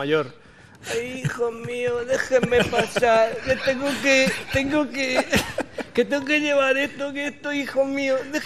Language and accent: Spanish; Madrid, Community of Madrid, Spain; Yo soy madrileño, en cuanto algo tengo, ¿no?